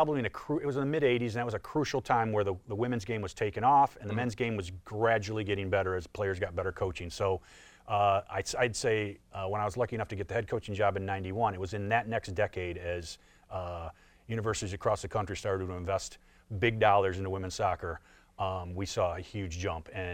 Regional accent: Flint, Michigan, United States; I remember, I'm a Michigan kid. I grew up in Flint.

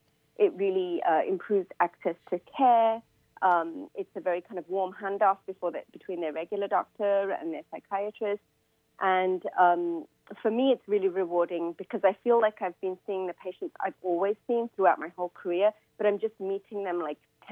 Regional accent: England, United Kingdom; moved away as an adult; now in United States; because I was born and raised in England and I did my medical school training there.

